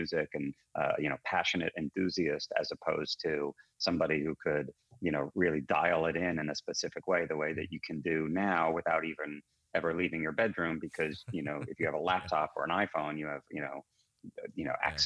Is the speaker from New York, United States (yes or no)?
yes; New York, United States; I mean, look, I grew up in New York. I'm almost a half a century old, so I'm a product of the 70s and 80s.